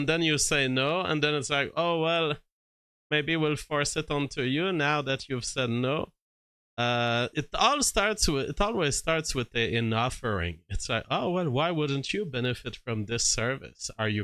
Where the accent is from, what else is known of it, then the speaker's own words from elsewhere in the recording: Quebec, Canada; also born or lived in Prince Edward Island; I was like, yeah, I come from Quebec and Prince Edward Island.